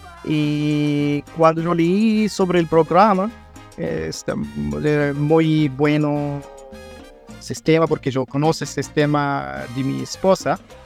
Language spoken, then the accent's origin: Spanish; Israel; Spanish is a second language; also born or lived in Colombia; soy de Israel y yo estuve en Colombia con mi esposa colombiana.